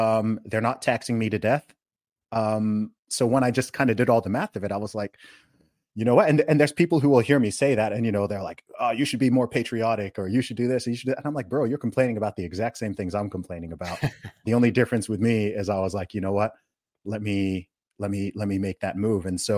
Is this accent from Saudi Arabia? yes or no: yes; Saudi Arabia; born or raised there